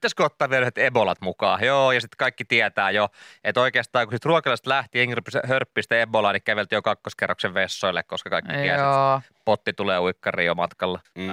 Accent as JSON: {"language": "Finnish", "town": "Kirkkonummi", "region": "Uusimaa", "country": "Finland", "tie": "born or raised there", "said": "Mä oon Kirkkonummelta vähän pienemmästä kylästä Kantviikista kotoisin ja sieltä on 4 kilsaa keskustaa, missä oli siihen aikaan yläaste."}